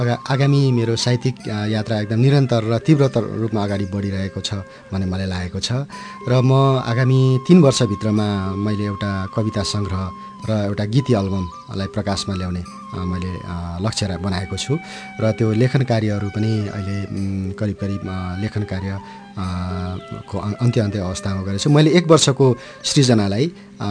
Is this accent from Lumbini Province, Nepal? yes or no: no; Taplejung, Koshi Province, Nepal; ताप्लेजुङको मेरो बाल्यकाल वास्तवमा रमाइलो नै थियो। हामीले चाहिँ गाउँमा बसिसकेपछि हाम्रो एउटा आर्थिक स्रोत भनेकै खेती हो